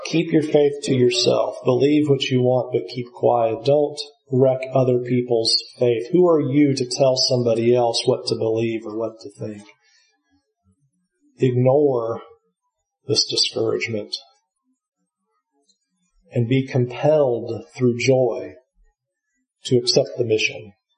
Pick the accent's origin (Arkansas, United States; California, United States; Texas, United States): California, United States; San Diego; We grew up in San Diego in the same vicinity, not together, but we're around each other from time to time.